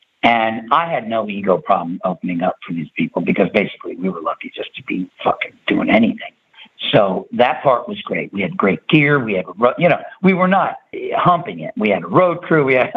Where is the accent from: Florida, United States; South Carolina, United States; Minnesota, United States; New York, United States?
New York, United States; And then all of a sudden, I'm a New Yorker. He's a New Yorker.